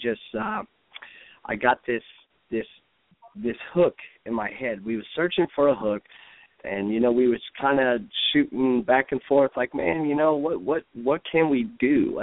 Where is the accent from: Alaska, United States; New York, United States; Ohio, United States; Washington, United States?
Ohio, United States; Dayton; also born or lived in Springfield; I was born in Springfield, raised in Dayton, Ohio.